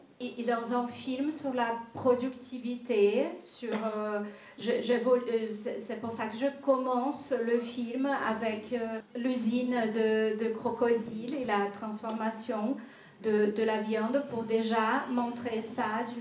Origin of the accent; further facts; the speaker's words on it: Acre, Brazil; moi je suis brésilienne aussi, je suis de l'état de l'Acre, en Amazonie aussi. Et en tant qu'amazonienne